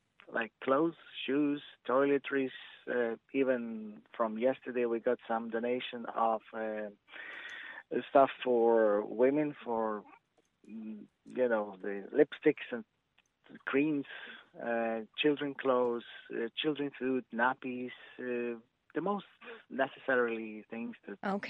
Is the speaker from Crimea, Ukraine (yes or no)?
no; Ivano-Frankivsk, Ivano-Frankivsk Oblast, Ukraine; English is a second language; now in Ireland; Originally, I'm from the town called Ivano-Frankivsk in Ukraine, but I've been in Ireland for over 20 years now.